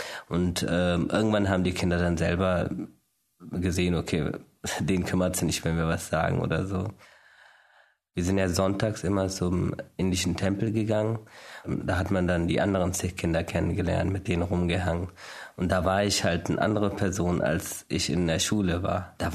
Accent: India; German is a second language; now in Germany; Ich bin in Indien aufgewachsen mit den Leuten, die dann halt Turban tragen und wo die Väter langen Bart haben oder die Söhne später auch.

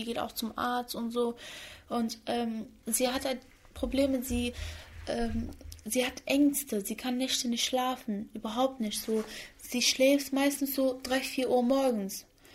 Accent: Iraq

